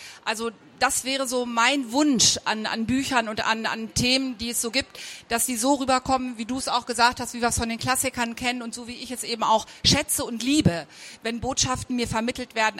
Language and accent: German; Braunschweig, Lower Saxony, Germany; mehr ist in Braunschweig, wo ich herkomme, dann auch so nicht möglich, weil Eltern das gar nicht haben möchten.